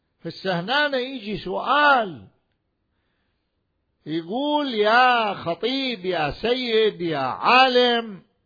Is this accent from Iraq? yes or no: yes; Najaf, Najaf Governorate, Iraq; فصار عندنا في النجف الأشرف قبل حوالي 44 سنة